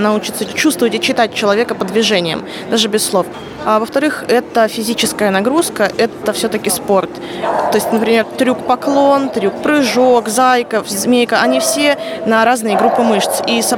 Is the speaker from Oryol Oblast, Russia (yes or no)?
no; Kemerovo, Kemerovo Oblast, Russia; я из Кемерово.